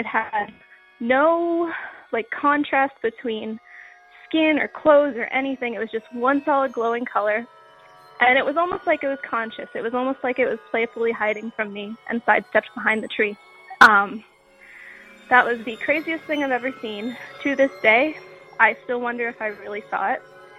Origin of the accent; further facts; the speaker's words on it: Pennsylvania, United States; I'm from Pennsylvania, and I was calling in to share